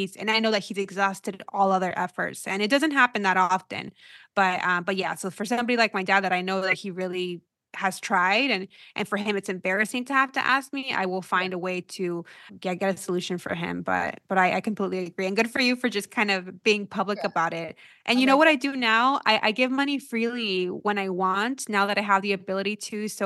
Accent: Mexico; also born or lived in United States; like for me, I am Mexican and I'm American.

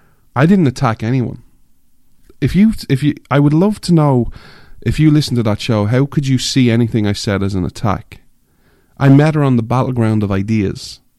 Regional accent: Ireland; Because I'm an Irishman, I grew up in Ireland, I'm an outsider.

